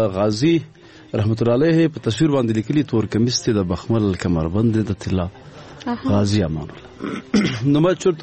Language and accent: Pashto; Paktia, Afghanistan; مونږ د پکتیا یو